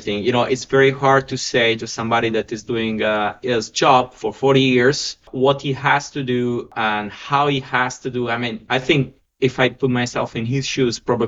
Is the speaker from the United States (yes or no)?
no; Villamagna, Abruzzo, Italy; first piece of land from a noble family from northern Italy that had this 20 hectares in Villamagna, my hometown, with there was already vineyards in there.